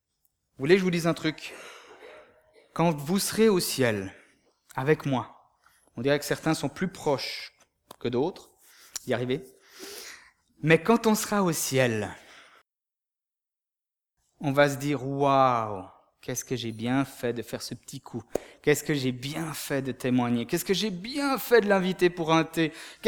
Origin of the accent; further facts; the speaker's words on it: Geneva, Switzerland; quand je dis aux gens que j'ai grandi à Genève